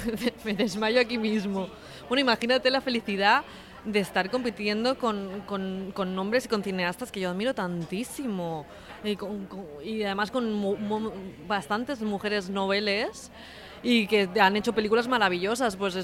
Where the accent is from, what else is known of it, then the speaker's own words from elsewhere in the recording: Cornellà de Llobregat, Catalonia, Spain; decirlo sin que me pregunten que soy de Cornellá.